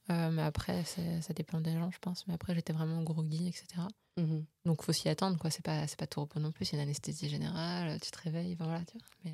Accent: Nouvelle-Aquitaine, France; J'ai grandi en Charente-Maritime, etc.

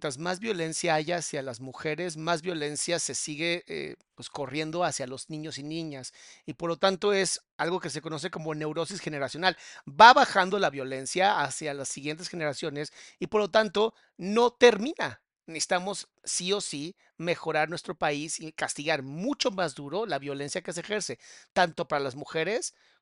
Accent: Mexico; Tal vez no necesitan la educación que nosotros recibimos como mexicanos promedio.

